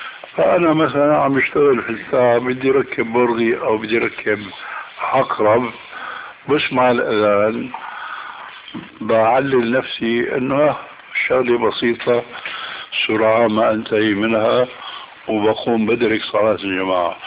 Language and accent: Arabic; Damascus, Damascus Governorate, Syria; وانا ربيت في دمشق